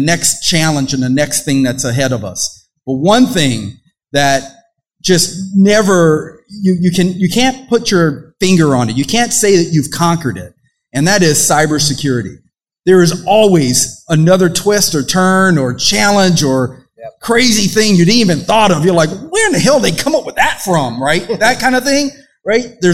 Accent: Des Moines, Iowa, United States; I'm actually not from the DFW area. I'm from the Des Moines area. And so I flew down here just because this event was so special.

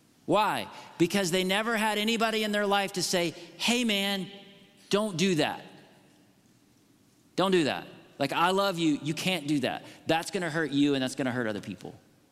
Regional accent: the South, United States; born there; And I can say this because I was born in the South, okay?

